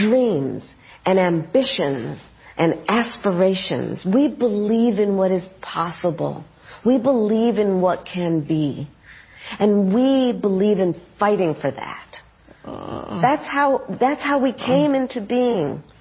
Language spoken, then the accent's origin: English; United States; We love our country. We take pride in the privilege of being American.